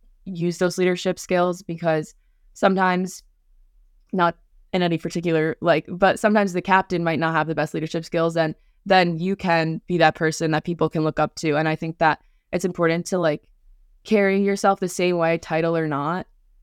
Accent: Garden City, United States; I was the only one from Garden City there. I was able to be the only one saying I'm from Garden City

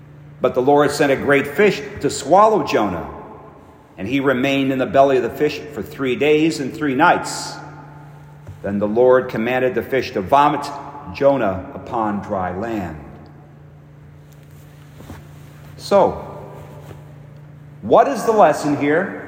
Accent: Euclid, Ohio, United States; I was born in Euclid. I attended Euclid High School.

